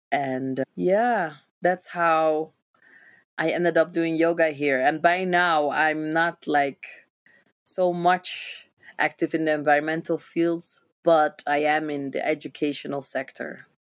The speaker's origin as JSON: {"language": "English", "country": "Netherlands", "tie": "born or raised there", "also_born_or_lived": "Ethiopia", "said": "I was adopted from Ethiopia to the Netherlands. And I was raised in the Netherlands."}